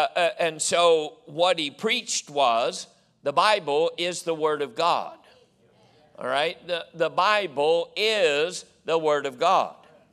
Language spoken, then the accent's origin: English; Illinois, United States; moved away; But see, I came from Illinois, and everything out there is in squares.